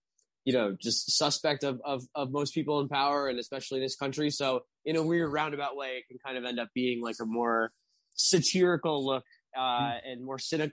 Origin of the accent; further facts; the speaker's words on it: New Jersey, United States; born there; now in California, United States; I was born in Jersey, and like my grandma lived like right outside of like Patterson and stuff like that.